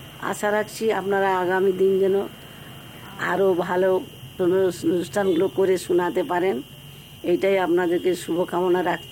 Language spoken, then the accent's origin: Bangla; Bally, West Bengal, India; আমার বাড়ি বালি, হাওড়া, পশ্চিমবঙ্গ।